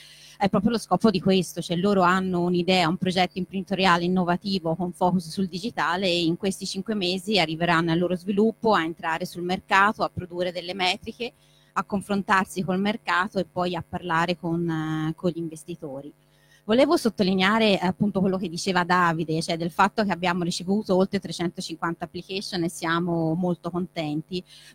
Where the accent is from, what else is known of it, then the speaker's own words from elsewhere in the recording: Florence, Tuscany, Italy; io sono fiorentina per cui ne sono orgogliosa